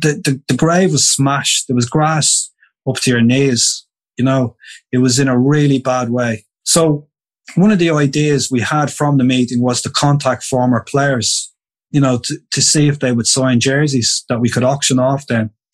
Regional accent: Dublin, Leinster, Ireland; And I'm from Dublin. I'm Irish and I have to help them

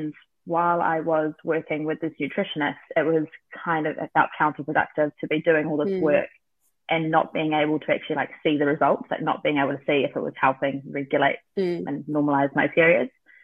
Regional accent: Auckland, New Zealand; now in Hawke's Bay, New Zealand; I've got my partner, Quinn. We are down in the Hawke's Bay. I'm from Auckland, but I moved down here a couple of years ago after doing long distance with Quinn.

